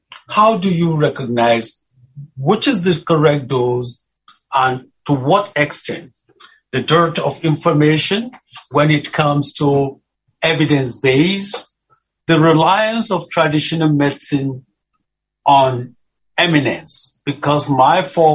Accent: Kaduna, Kaduna State, Nigeria; I remember as a young kid growing up in Kaduna

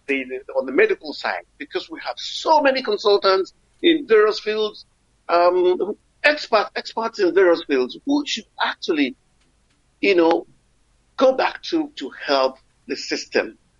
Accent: Rivers, Nigeria; now in United Kingdom; Basically, I came from River State, from the Calabari part of River State, from … of River State. And, I've been here in the UK for over 31 years.

